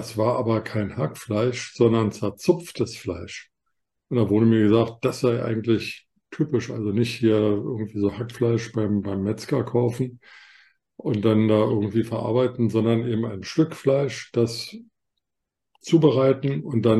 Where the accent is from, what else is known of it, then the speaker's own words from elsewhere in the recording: Berlin, Germany; in Berlin, wo ich aufgewachsen bin, gab es eben Spaghetti Bolognese